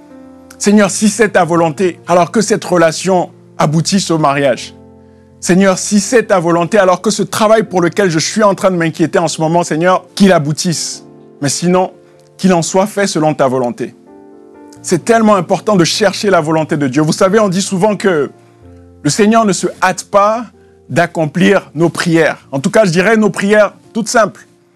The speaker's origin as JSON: {"language": "French", "country": "France", "said": "en tant que Français, on nous dit souvent qu'on est souvent en train de se plaindre"}